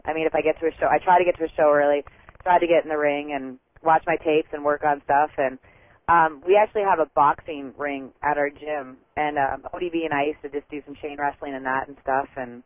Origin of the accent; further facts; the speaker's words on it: Canada; Yeah, I'm Canadian